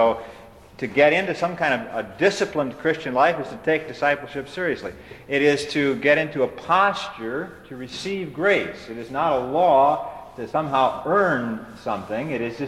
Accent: Kalamazoo, Michigan, United States; I am from Kalamazoo, Michigan.

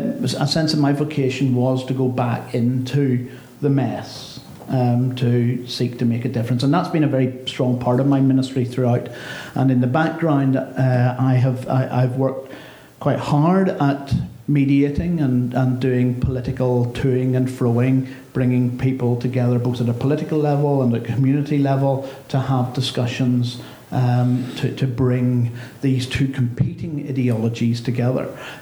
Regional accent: Northern Ireland, United Kingdom; You can tell from my accent I'm not from around here. I'm from Northern Ireland

